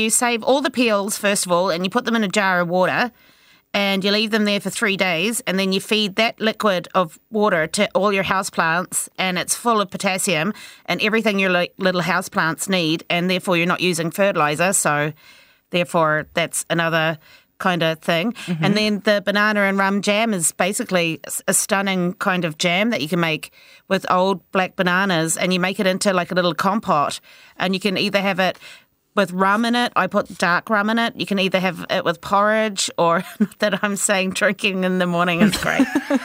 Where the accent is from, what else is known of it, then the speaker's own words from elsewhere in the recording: New Zealand; I'm actually from New Zealand.